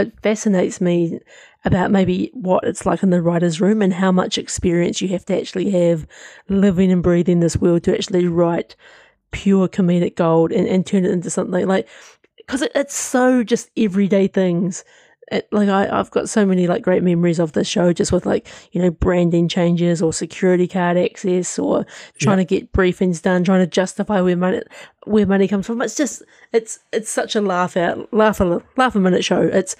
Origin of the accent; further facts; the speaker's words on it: Australia; And I think this is weird for me, like, obviously being Australian, like it hits a little bit closer to home